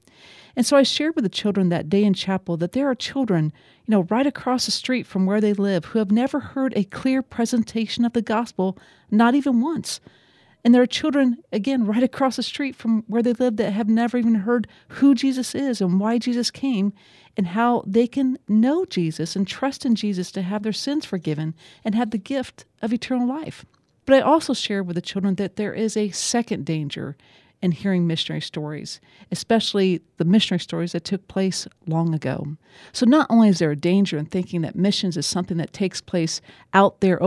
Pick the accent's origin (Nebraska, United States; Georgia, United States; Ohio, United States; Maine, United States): Ohio, United States; where I grew up in Northwest Ohio